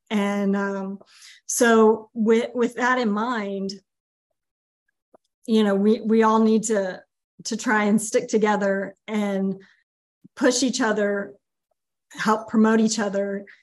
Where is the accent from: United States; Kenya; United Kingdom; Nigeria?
United States; Texas; I'm from Texas. We wear flip-flops 365.